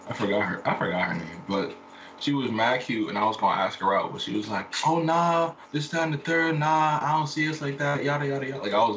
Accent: New Jersey, United States; I'm 21 years old. I'm from New Jersey. I've been rapping for about 10, 11 years now.

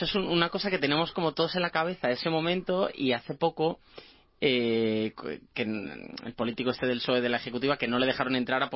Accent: Gijón, Asturias, Spain; yo también, vamos, yo también, de Gijón.

